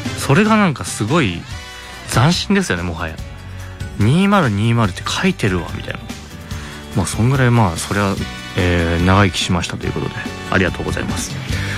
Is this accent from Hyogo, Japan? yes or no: no; Ebina, Kanagawa, Japan; 今週はですね、私の地元の海老名厚木